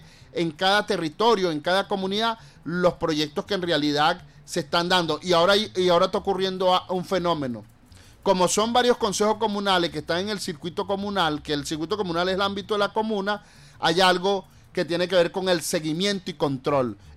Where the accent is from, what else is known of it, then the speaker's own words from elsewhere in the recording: Venezuela; nosotros, como somos hijos de Bolívar, somos patriotas